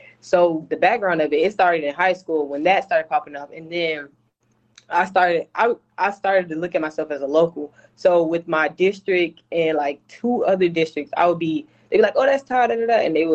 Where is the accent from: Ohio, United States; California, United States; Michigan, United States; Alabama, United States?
Alabama, United States; now in Texas, United States; Man, I'm from Alabama.